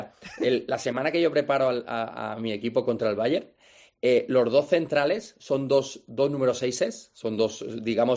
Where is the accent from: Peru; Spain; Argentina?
Spain; y siendo español y no, que no me critiquen